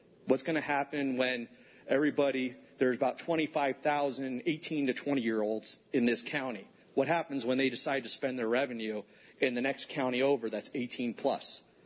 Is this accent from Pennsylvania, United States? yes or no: yes; Wilkes-Barre, Pennsylvania, United States; I'm actually from Wilkes-Barre, Pennsylvania.